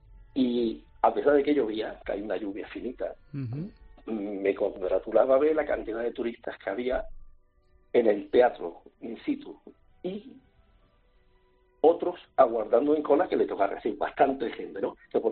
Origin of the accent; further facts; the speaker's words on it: Málaga, Andalusia, Spain; para que vieran cómo somos los malagueños